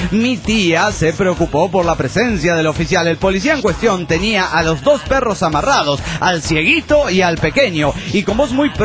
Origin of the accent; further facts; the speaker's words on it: Cerro Azul, Veracruz, Mexico; Les voy a contar una historia de mi pueblo natal, Cerro Azul, Veracruz.